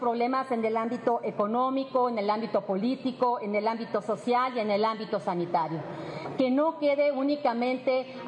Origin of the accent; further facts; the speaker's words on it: Mexico; Debemos recordar que nosotros como mexicanos hemos tenido experiencias en el pasado